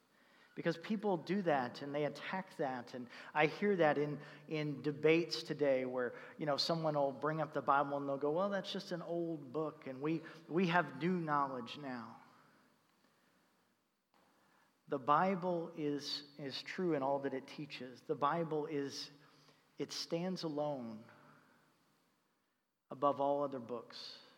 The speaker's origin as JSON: {"language": "English", "town": "Indianapolis", "region": "Indiana", "country": "United States", "tie": "born or raised there", "said": "I grew up in Indianapolis, Indiana, and the closest amusement park was Kings Island"}